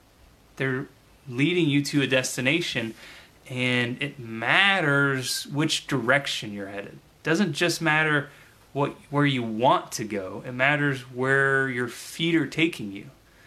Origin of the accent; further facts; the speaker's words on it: Blue Springs, Missouri, United States; And I grew up in Blue Springs, just east of here.